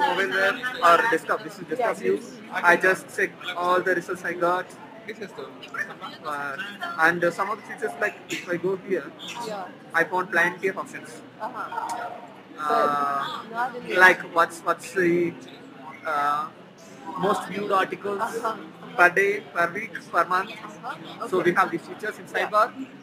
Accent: Bangalore, Karnataka, India; I'm from India.

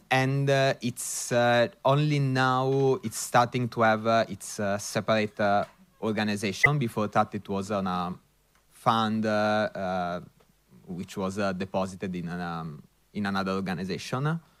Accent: Italy; Yeah, I come from Italy, and in Italy I know very, very few endowments

